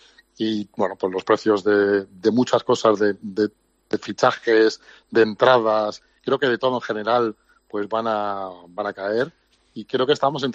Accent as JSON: {"language": "Spanish", "town": "Torrejón de Ardoz", "region": "Community of Madrid", "country": "Spain", "tie": "born or raised there", "said": "Sí, hombre, que somos de Torrejón de toda la vida."}